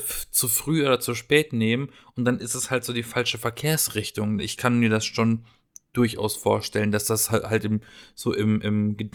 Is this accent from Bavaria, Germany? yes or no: no; Baden-Baden, Baden-Württemberg, Germany; nicht Berlin, in Baden-Baden, haben wir so eine schöne Parkanlage, eine Allee.